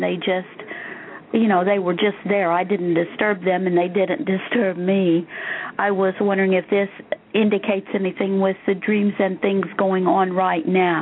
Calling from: Indiana, United States; I'm calling from Central Indiana.

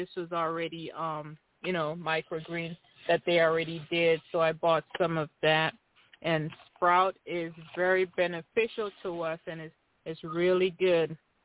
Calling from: Tennessee, United States; I'm calling from Tennessee.

